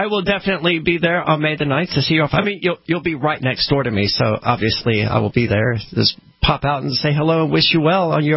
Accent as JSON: {"language": "English", "region": "Mississippi", "country": "United States", "said": "Now, for me, I'm from Mississippi"}